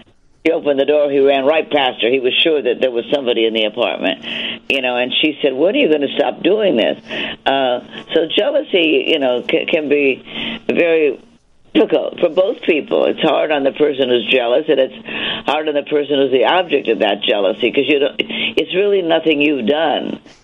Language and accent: English; Hollywood, California, United States; I grew up in Hollywood where everybody was an actor, so I never really thought about that.